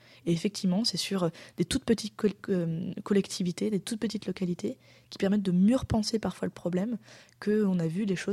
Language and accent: French; France; une adresse italienne qu'on n'avait pas, parce qu'on est français et qu'on n'avait pas du tout d'adresse italienne.